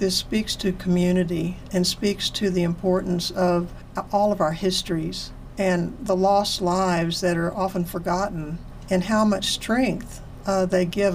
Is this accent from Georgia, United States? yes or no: no; Vega, Texas, United States; I grew up in a place called Vega, appropriately, Vega, Meadow, Texas. And it's 35 miles west of Amarillo.